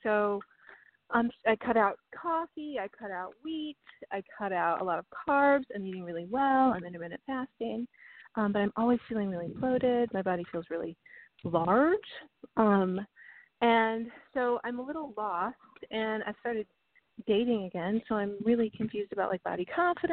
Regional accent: Illinois, United States; Hi, I'm so grateful. … I'm from Illinois.

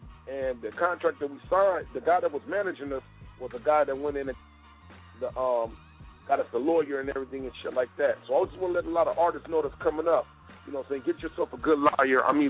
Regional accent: Los Angeles, California, United States; I was from South Central, he was from Compton, even though it's all Los Angeles.

